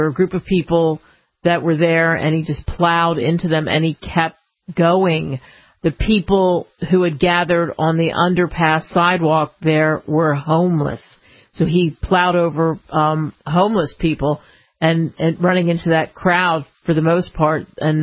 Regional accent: Philadelphia, Pennsylvania, United States; as they say, where I grew up in Philly

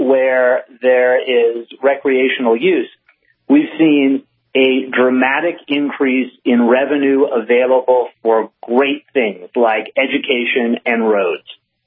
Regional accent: Colorado, United States; I'm from Colorado, and interestingly enough, I voted against recreational use cannabis before I was in the cannabis industry.

